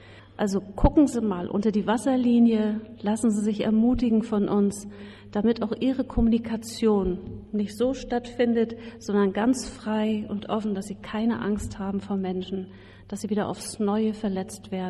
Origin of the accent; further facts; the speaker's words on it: Northern Germany, Germany; Wir sind ja beide aus dem Norden und da gibt es dann auch so diese Einrichtung, dass die Schiffe manchmal ins Trockendock müssen.